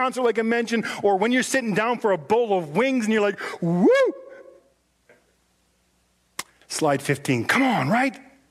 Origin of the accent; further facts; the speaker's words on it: Canada; but in Canada, we're a funny bunch. It's okay. We're Canadian. We're proud of it.